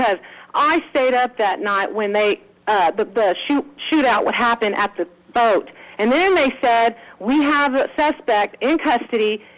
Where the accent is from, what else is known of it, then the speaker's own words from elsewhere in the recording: Texas, United States; I'm a 49-year-old Mexican woman born and raised in Texas. You know that. My whole family, Hispanic.